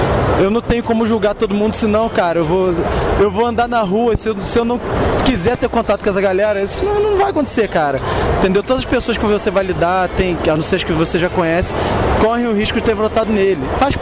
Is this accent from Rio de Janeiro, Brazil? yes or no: yes; Rio de Janeiro, Brazil; Eu sou do Rio, o Rio